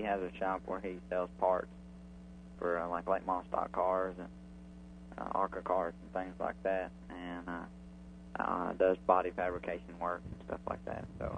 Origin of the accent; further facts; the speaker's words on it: Bowling Green, Kentucky, United States; I had Dale Earnhardt Jr. came to Bowling Green, Kentucky, which is my hometown, like I said.